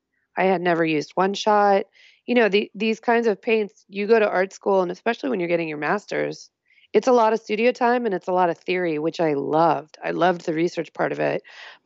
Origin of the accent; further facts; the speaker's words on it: Colorado, United States; And, you know, I grew up in Colorado. We didn't have a lot of that, but I noticed it in the Bay Area right away.